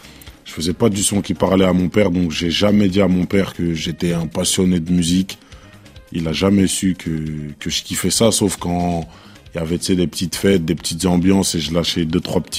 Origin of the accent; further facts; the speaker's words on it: DR Congo; de un, je suis congolais.